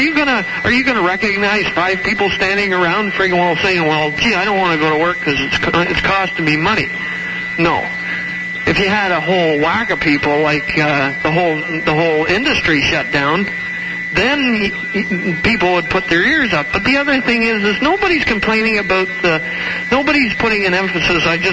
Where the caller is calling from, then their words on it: Saint-Laurent, Quebec, Canada; Oh, I'm phoning you from the St. Laurent.